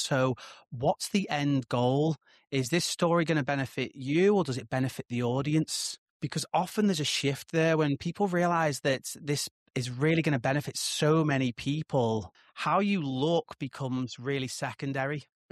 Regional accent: North West England, United Kingdom; where I grew up near Liverpool, we're all big storytellers.

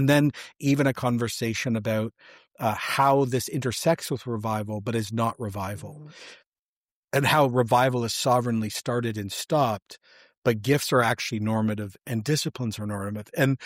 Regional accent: Canada; No, I am not, sir. I am a Canadian.

